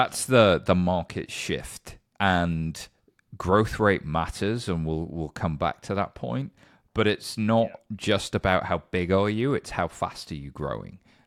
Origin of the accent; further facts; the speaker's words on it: United Kingdom; So I think looking at this as a Brit, looking at it internationally, it's a different conversation.